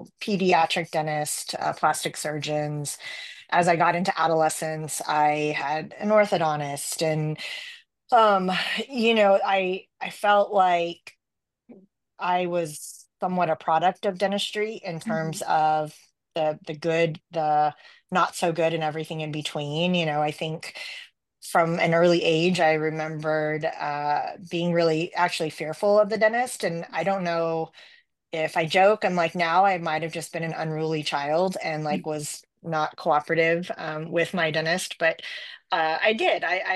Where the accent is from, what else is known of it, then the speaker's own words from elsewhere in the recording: El Paso, Texas, United States; I am born and raised in El Paso, Texas. I am a true Texan, which if anybody knows anything about that, that seems to be a rarity because we have everybody moving in.